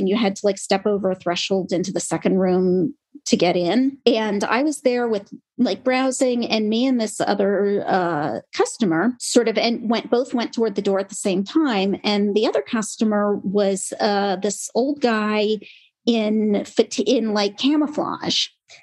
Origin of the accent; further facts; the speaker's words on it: United States; No one will bully me because, hey, I'm an American too.